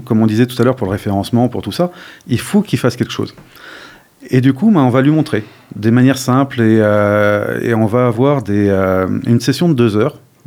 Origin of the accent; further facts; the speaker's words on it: Paris, Île-de-France, France; des réseaux que j'aurais jamais pu en tant que pur parisien